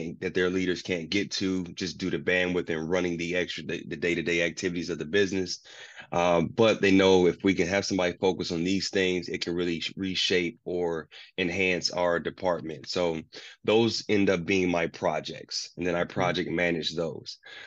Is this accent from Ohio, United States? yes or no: yes; Ohio, United States; moved away as an adult; now in Florida, United States; I grew up in Ohio, but I became a man in Florida.